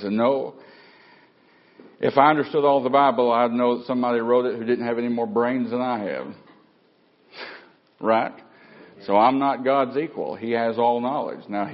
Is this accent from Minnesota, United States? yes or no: no; Tennessee, United States; Now, I come down from East Tennessee, you know, so, you know, way back in my ancestry